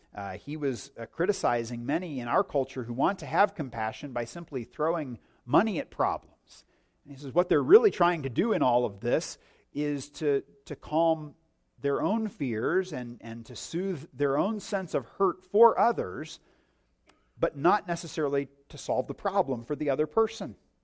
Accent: Indiana, United States; I looked down and I thought, I'm from Indiana. This is not what I'm used to.

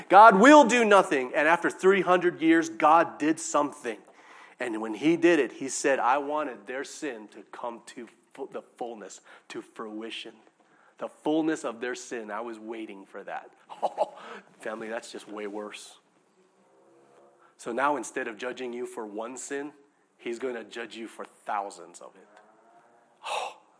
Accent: Hawaii, United States; You got to understand, I'm from Hawaii. I eat things that aren't cooked.

